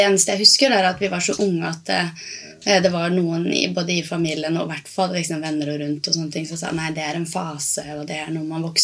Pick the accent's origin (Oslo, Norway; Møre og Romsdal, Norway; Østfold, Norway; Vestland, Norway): Oslo, Norway; Men det kan jo gå til ende det er fordi at jeg kommer fra Oslo.